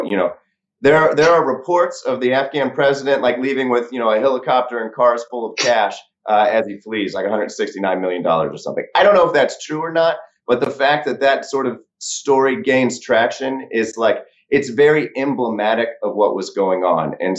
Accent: Missouri, United States; Well, you know, I'm from Missouri. I came back from Iraq in 2009. And I go to my old neighborhood to visit, and I see the first house I ever lived in is bulldozed down.

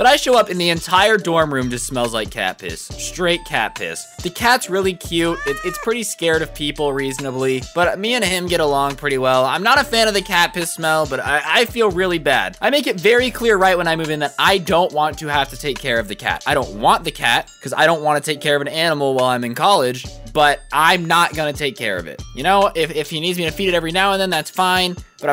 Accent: South Korea; I'm here for the summer since I'm from Korea.

